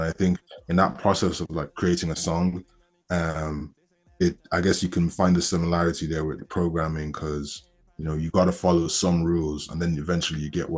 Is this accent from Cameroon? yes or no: no; Ireland; I feel like I grew up in Ireland. So in terms of like where I feel like I'm really from, you know, I will have to say Ireland. I feel like I have I have my roots, obviously, from Nigeria